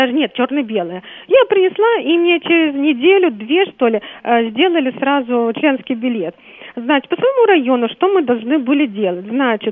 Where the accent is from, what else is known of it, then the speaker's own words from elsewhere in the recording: Moscow, Russia; я из Москвы.